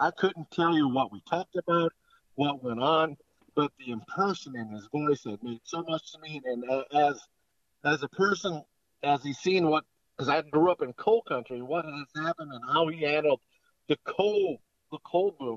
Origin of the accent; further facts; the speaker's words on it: Stanton, North Dakota, United States; he came to my hometown in Stanton, North Dakota, where I grew up at.